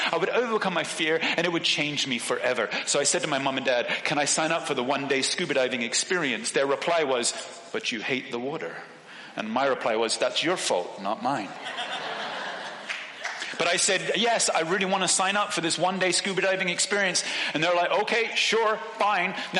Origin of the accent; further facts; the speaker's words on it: Hong Kong; Now, you have to understand, I grew up in Hong Kong. Hong Kong is a city that is surrounded by, guess what? Ocean.